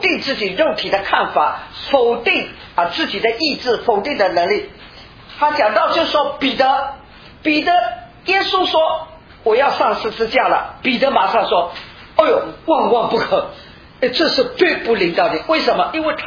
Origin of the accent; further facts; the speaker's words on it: Fujian, China; 那个我们福建人有一句话